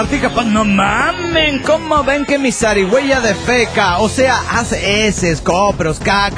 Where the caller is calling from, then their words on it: Zapopan, Jalisco, Mexico; de Zapopan, México.